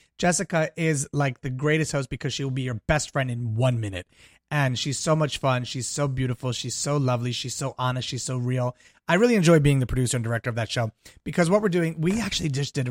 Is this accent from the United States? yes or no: no; Italy; I grew up in Italy. My family's from Florence.